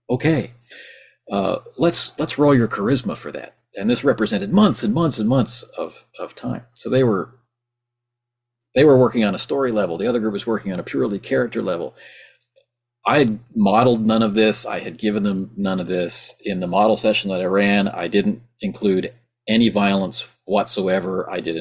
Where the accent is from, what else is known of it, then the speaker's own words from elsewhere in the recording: Atlantic Canada, Canada; I'm from Atlantic Canada, and I really don't know how anybody in a small town where I was got a hold of Dungeons and Dragons at all